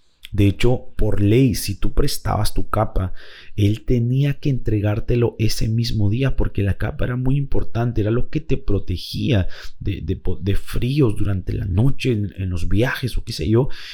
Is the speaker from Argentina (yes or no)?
no; Peru; lo hemos visto ahora aquí en mi país, aquí en Perú